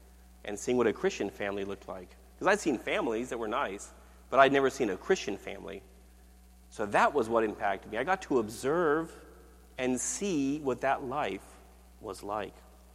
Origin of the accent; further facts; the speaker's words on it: Puebla, Mexico; English is a second language; I remember being a kid, growing up in Puebla, Mexico